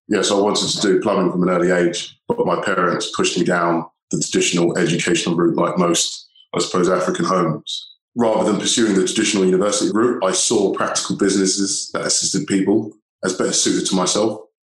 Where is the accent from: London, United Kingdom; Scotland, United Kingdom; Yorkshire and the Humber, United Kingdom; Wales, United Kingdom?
London, United Kingdom; also born or lived in Clapham; I grew up in South London, Clapham, to be precise, and on a council estate, as most people, I suppose, do.